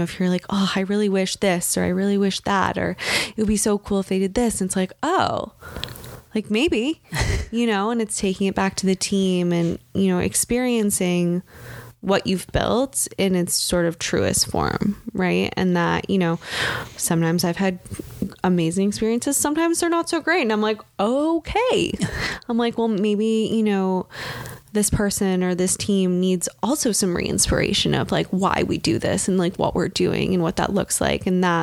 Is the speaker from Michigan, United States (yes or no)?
yes; Michigan, United States; I grew up in Michigan. I grew up like 40 minutes outside of Detroit and we're like a 4-hour drive from Chicago.